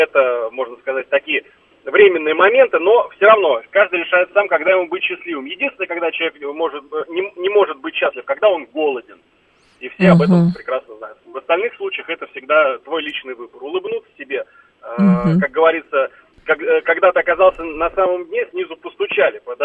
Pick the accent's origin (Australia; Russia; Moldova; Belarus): Russia; Moscow; я москвич